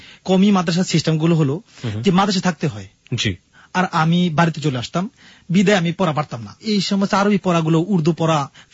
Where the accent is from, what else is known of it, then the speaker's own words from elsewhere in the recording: Bhola, Barisal Division, Bangladesh; আমার গ্রামের বাড়ি ভোলা, বরিশাল।